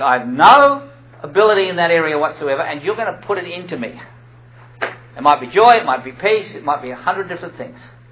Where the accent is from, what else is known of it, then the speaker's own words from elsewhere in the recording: Australia; And now I'm Australian, and I have the gift of sarcasm.